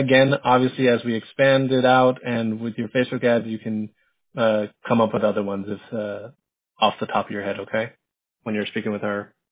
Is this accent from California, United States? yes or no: yes; San Diego, California, United States; Well, good, because I grew up in San Diego, and if you're a Dodger fan, I may have to end this call early.